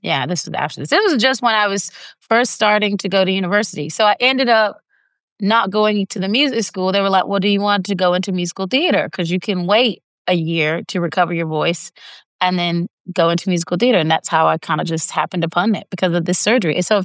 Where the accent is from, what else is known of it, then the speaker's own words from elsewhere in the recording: North Carolina, United States; We were both from like very rural towns. He was from Australia and I was from North Carolina.